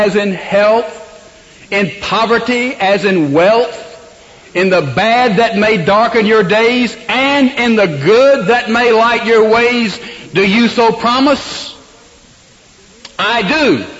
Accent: Laurel, Mississippi, United States; If I decide to go to my hometown in Laurel, Mississippi, I don't go out here and say, I'm going to pick the broadest road, the best road, and I'm going home.

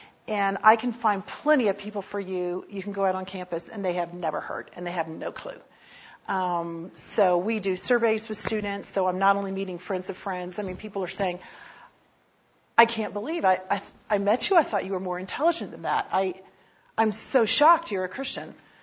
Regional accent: Florida, United States; moved away as an adult; now in Germany; I'm from Florida originally, and God led me to Germany. I moved there the end of 98. Did not know German. I had learned Spanish

